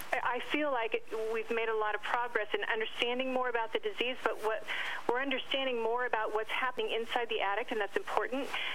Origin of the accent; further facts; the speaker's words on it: San Diego, California, United States; In San Diego. I grew up in San Diego.